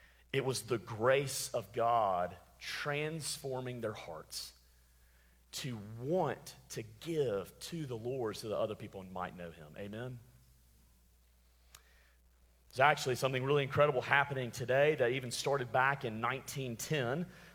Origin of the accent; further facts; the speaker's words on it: Alabama, United States; I'm from Alabama. I'm trying to pronounce these words right.